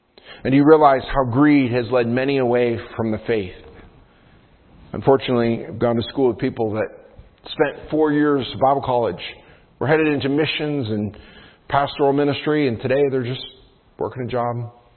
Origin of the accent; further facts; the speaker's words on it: New York, United States; Now, some countries, or even my home state of New York, you can't do that.